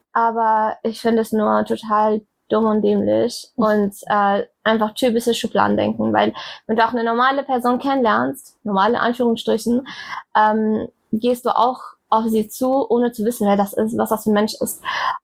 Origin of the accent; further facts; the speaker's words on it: Kiel, Schleswig-Holstein, Germany; Also ich komme ja aus Kiel, ne?